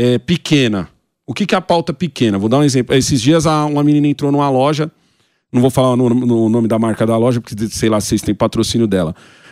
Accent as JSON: {"language": "Portuguese", "region": "São Paulo", "country": "Brazil", "said": "eu sou de periferia. Sou da cidade de Tiradentes."}